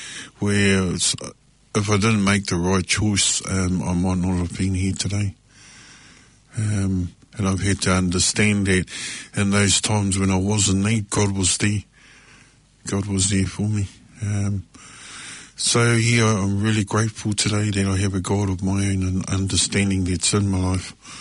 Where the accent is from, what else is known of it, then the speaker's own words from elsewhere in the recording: New Zealand; first language English; I've picked up connections to who I am as a Māori, to my people again.